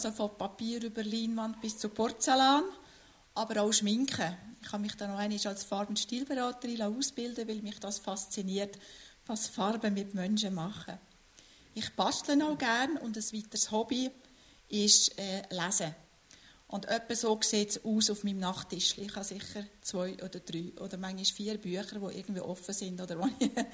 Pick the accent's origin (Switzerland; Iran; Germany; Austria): Switzerland; Valais; wir haben dort, wo ich aufgewachsen bin, ich bin Walliserin ursprünglich, haben wir 2 Kirchen gehabt im Dorf.